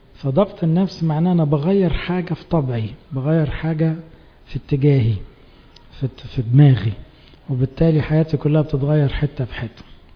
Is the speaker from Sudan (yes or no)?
no; Egypt; الحقيقة احنا كمجتمع مصري الكلمة دي مكروهة عندنا